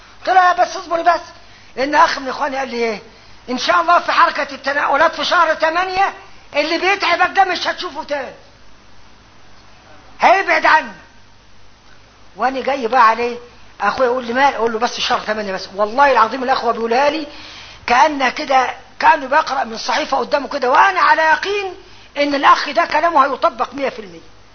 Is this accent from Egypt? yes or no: yes; Upper Egypt, Egypt; وطبعا احنا عندنا في الصعيد يعني ايه